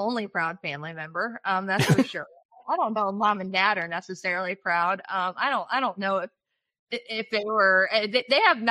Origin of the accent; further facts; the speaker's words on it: Columbia City, Indiana, United States; Yeah, I grew up in Columbia City, Indiana. It's near Fort Wayne, Indiana.